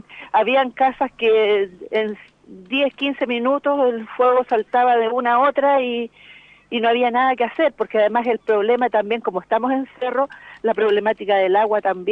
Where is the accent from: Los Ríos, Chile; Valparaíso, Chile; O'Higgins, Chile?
Valparaíso, Chile; Somos porteños, somos playanchinos